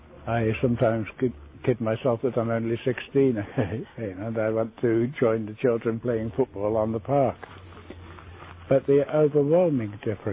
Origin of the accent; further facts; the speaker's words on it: Isle of Skye, Scotland, United Kingdom; born there; also born or lived in Birmingham; 1913, which makes me 87 years old. I was born in Scotland on the Isle of Skye. I was educated largely in Birmingham until I went to Edinburgh University